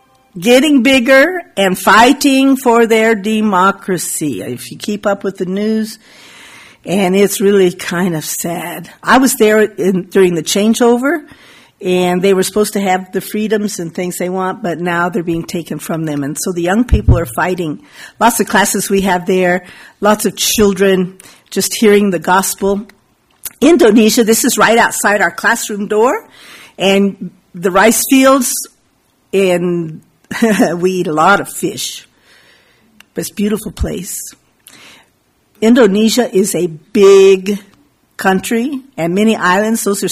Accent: Colorado, United States; I'm from Colorado. Colorado is my where I grew up. And it's high and it's dry and it's cold.

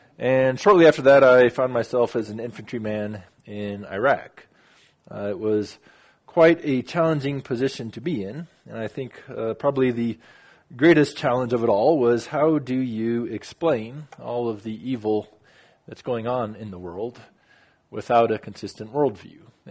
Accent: Texas, United States; now in Ukraine; I'm from Texas originally. I was raised in a Christian environment. I moved to Ukraine.

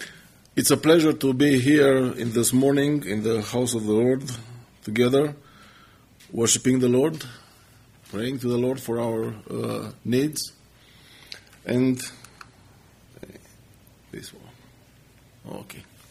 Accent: Romania; As you heard, I'm from Romania. I'm married.

